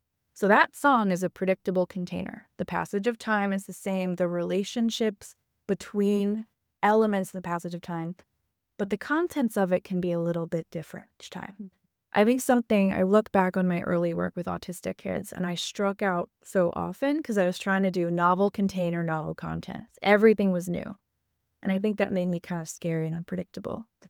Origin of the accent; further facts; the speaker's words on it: New York, United States; So I'm from New York, so I've seen a lot of pizza dough getting stretched out.